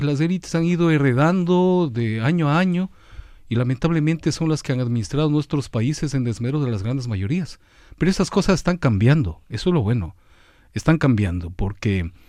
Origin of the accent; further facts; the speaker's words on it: Ecuador; Somos orgullosamente latinoamericanos, orgullosamente ecuatorianos. Invitarles a que visiten nuestro país, Ecuador.